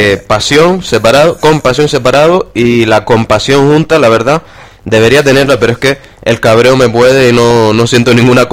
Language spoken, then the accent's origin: Spanish; Canary Islands, Spain; qué generoso que somos los canarios